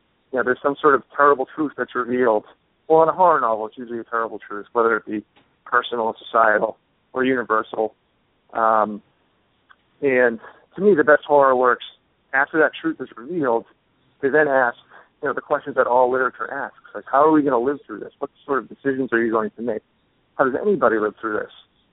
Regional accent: Beverly, Massachusetts, United States; now in Stoughton, United States; I was just going to say, I grew up in Beverly, Massachusetts, where the book is set. So I've been sort of a hopeless parochial New Englander for most of my whole life.

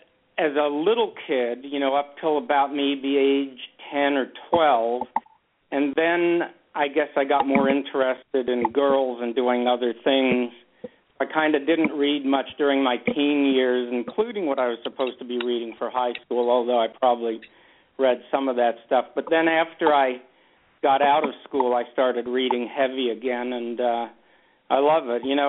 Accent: Los Angeles, California, United States; Well, I grew up in Los Angeles, and I like to say, although I'm getting less and less liking to say it, that I'm old enough to remember Los Angeles as it was when Raymond Chandler was writing about it.

